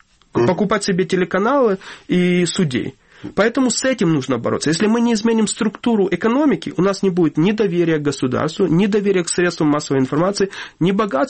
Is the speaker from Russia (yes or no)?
no; Ukraine; стал настоящим украинцем, с моей точки зрения. Да? Несмотря на то, что я разговариваю на русском языке.